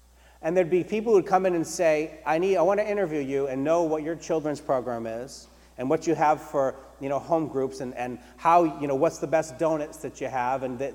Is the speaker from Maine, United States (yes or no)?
yes; Gardner, Maine, United States; I grew up in Maine, and I went to Calvary Four Square Church in Gardner.